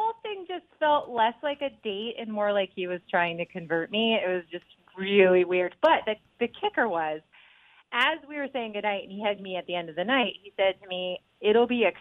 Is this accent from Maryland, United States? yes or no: no; Roy, Utah, United States; Okay. So, I grew up here in Utah in Roy.